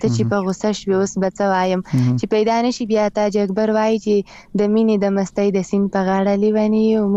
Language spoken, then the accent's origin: Pashto; Khyber Pakhtunkhwa, Pakistan; زه خپیرې له وزیرستان نه یم.